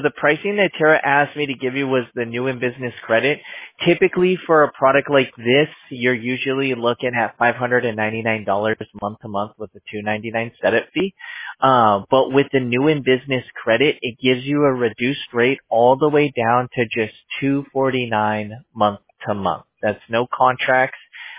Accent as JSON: {"language": "English", "region": "California", "country": "United States", "said": "Well, I'm from California, so that's where we're based out of."}